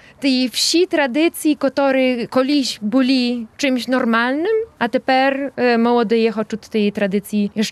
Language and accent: Ukrainian; Polichna, Podlaskie Voivodeship, Poland; now in Warsaw, Poland; Я теж родом з Полічної, яка 2 кілометри від Добриводи.